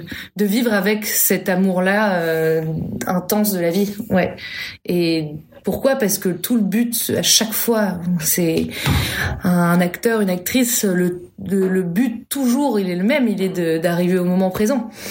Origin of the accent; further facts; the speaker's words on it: Paris, Île-de-France, France; J'avais 18 ans, le personnage a 18 ans, c'est une Parisienne, je suis Parisienne